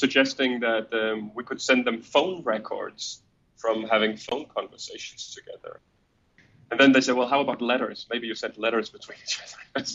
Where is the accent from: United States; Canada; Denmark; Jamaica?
Denmark; I'm from Denmark